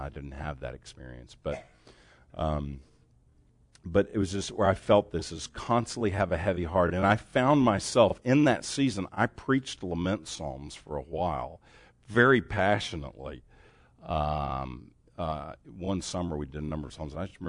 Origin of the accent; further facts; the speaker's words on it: Dallas, Texas, United States; I'm from Dallas. I should have introduced myself at the beginning. I'm sorry.